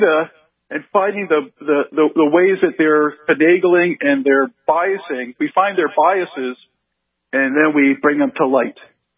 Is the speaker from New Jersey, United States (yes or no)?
yes; New Jersey, United States; And I grew up in New Jersey, so I can tell you I know New Jersey.